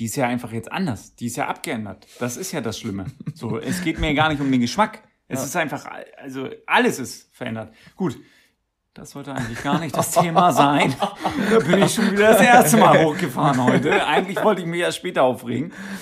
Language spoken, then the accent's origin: German; East Germany, Germany; bei uns im Osten ist es üblich, das siehst du auch heute noch vor den Hochhäusern dort